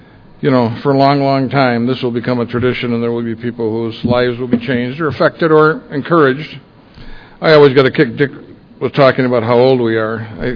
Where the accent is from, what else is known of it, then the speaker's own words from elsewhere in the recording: St. Paul, Minnesota, United States; Born and raised in St. Paul, Minnesota, one of seven kids. Born and raised in a Catholic ghetto.